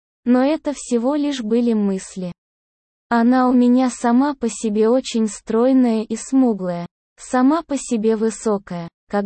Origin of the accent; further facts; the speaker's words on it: Kyiv, Ukraine; moved away as an adult; now in Russia; а сами мы родом с Украины, с Киева. В общем, мы оба повзрослели и разъехались кто куда хотел. Уехал я в 22 года и живу по сей день.